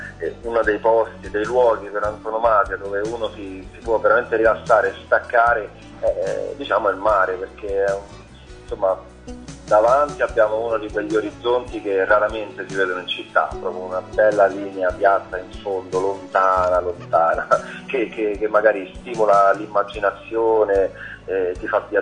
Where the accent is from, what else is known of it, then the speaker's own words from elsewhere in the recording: Rome, Lazio, Italy; e quindi essendo romani e vivendo qui, diciamo che ci è risultato sempre naturale fin dall'inizio scrivere e cantare anche nel romano che noi parliamo